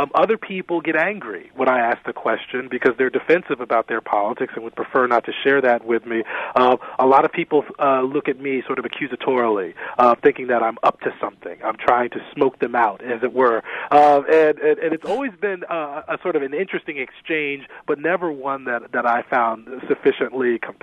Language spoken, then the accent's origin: English; Maryland, United States; Michael Steele, who was lieutenant governor of my home state of Maryland